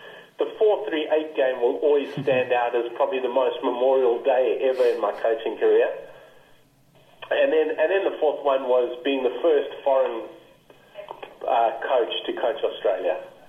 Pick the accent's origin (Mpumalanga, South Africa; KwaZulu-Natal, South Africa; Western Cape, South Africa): KwaZulu-Natal, South Africa; Durban; I grew up in Durban.